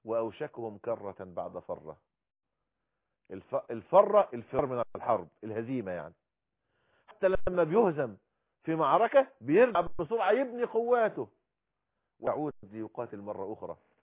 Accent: Egypt; بلدنا مصر

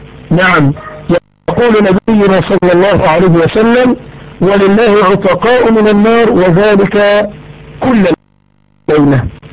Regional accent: Egypt

